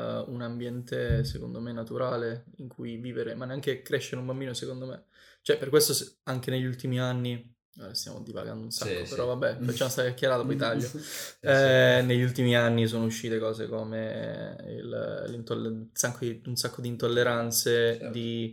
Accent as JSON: {"language": "Italian", "region": "Sicily", "country": "Italy", "said": "Ultimo argomento che volevo trattare, visto che sono siciliano, degli incendi"}